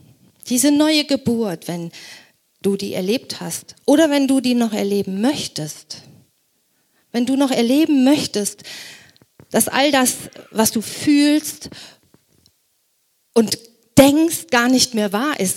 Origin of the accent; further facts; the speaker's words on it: Germany; Ich bin Deutsche und habe deutsches Recht und das in der Verfassung garantiert.